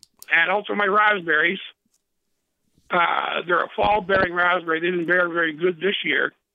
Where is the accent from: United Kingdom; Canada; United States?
Canada; I'm from Canada originally.